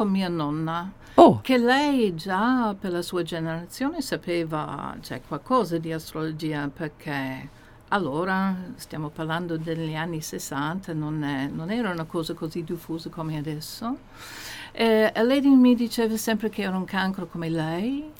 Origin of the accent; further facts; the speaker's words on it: Sydney, New South Wales, Australia; Italian is a second language; moved away; Io in origine sono australiana, vengo da Sydney, ma mi mancano tanti anni da Sydney.